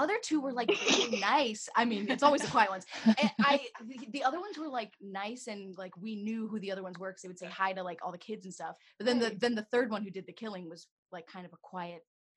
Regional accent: Florida, United States; I'm from Florida.

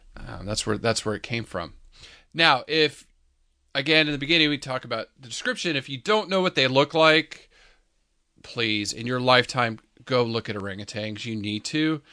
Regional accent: San Diego, California, United States; I remember growing up in San Diego, and the orangutan getting out of the exhibits there

